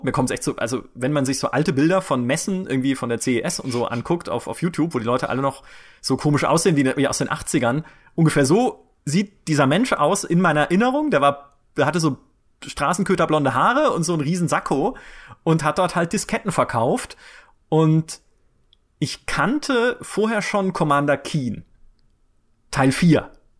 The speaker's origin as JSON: {"language": "German", "town": "Karlsruhe", "region": "Baden-Württemberg", "country": "Germany", "said": "ich komme aus Karlsruhe"}